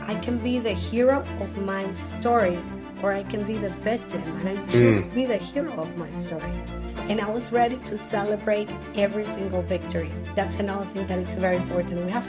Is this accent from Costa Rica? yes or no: yes; Alajuela, Costa Rica; I was born here in Costa Rica. My hometown is Alajuela. It's very near the airport. That's where my family is from. And I grew up in a middle-class family